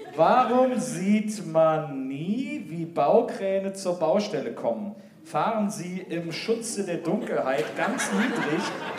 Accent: Wesseling, North Rhine-Westphalia, Germany; ich bin ja hier in Wesseling aufgewachsen

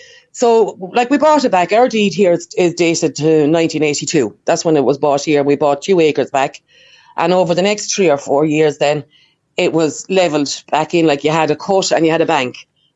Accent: County Waterford, Ireland; I'm from County Waterford, so originally.

